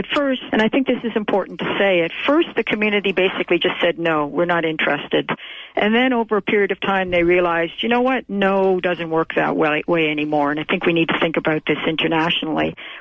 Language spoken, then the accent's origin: English; Canada; because I speak as a Canadian